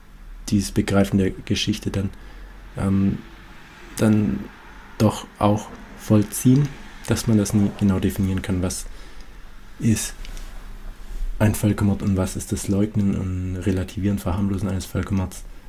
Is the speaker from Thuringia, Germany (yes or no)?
yes; Thuringia, Germany; Aber dann ist man da so, also jetzt als Thüringer und steht vor einer Klasse von Argentiniern